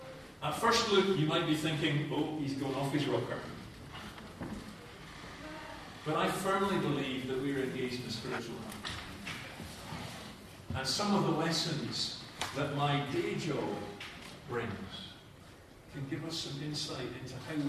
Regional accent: Scotland, United Kingdom; I'm Scottish and Presbyterian

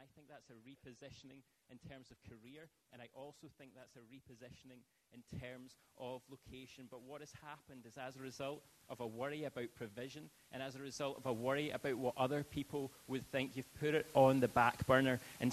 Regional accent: Whiteinch, Scotland, United Kingdom; I was born and bred in White Inch, and I'm so thankful for my parents.

